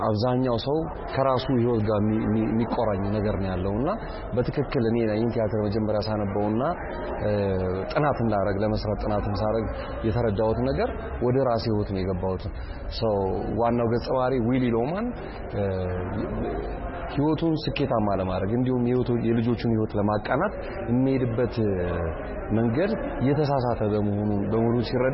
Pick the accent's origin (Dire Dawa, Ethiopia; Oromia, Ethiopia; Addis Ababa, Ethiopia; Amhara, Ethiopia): Addis Ababa, Ethiopia; እኔ ከተማ ነው ያደኩት 4 ኪሎ አካባቢ ነው ያደኩት ግን አሁን ወጥቼ አያት አካባቢ ባል ሰፈር ነው የምኖረው